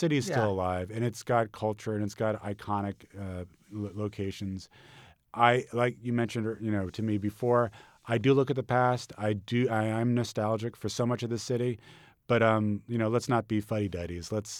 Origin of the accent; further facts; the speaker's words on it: New York City, New York, United States; I'm a New Yorker. I think like a New Yorker. I'm super proud of being a New Yorker.